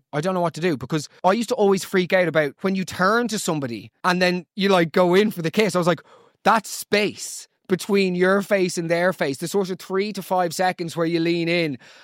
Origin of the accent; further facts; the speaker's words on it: Ireland; once you hit secondary school growing up in Ireland